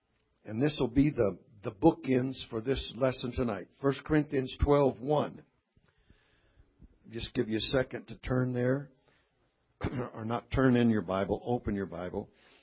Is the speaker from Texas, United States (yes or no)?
yes; Texas, United States; born there; That's the town of my birth. I'm a Texan. Hallelujah, by birth.